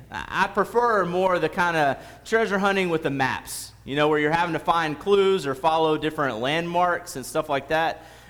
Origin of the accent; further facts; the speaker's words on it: Florida, United States; Growing up in Florida, near the beach, whenever we would go to the beach